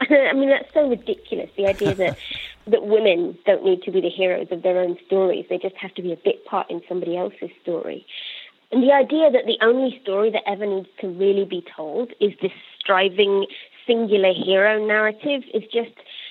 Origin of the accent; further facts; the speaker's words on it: United Kingdom; look, I'm a nerd, I'm British, I don't know a lot about sports